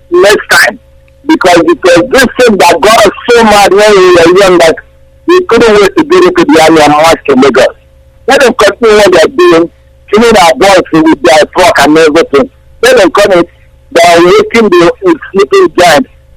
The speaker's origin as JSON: {"language": "English", "town": "Toronto", "region": "Ontario", "country": "Canada", "said": "I'm from Toronto, Canada."}